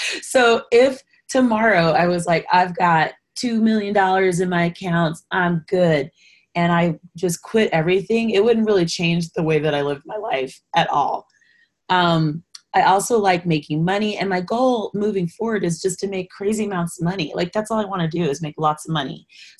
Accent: United States; When I was paying off debt, like as an American trying to be debt free, it's the same thing.

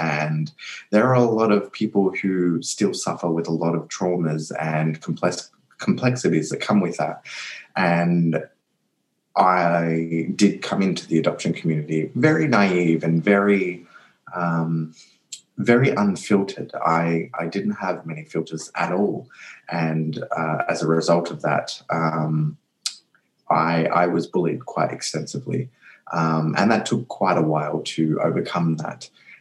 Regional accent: Australia; also born or lived in India; I was given up for adoption when I was 10 days old. I spent 10 months in the orphanage, and then I was adopted out to Australia and grew up in an Australian Dutch family. I grew up with three older siblings

